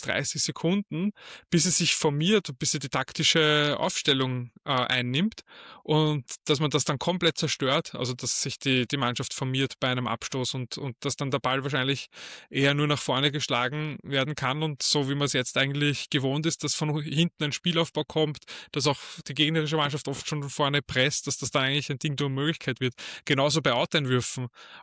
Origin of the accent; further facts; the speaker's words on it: Vienna, Austria; vor allem als Wiener denke ich mir